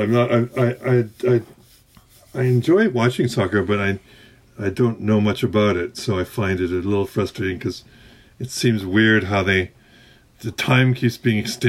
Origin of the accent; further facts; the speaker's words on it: Calgary, Alberta, Canada; now in Vancouver, Canada; And I grew up in Calgary, Alberta, which is one province over from us.